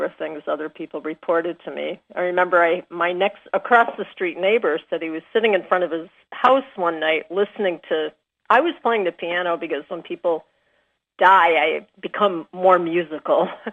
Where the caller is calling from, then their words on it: Maine, United States; I'm calling from Maine.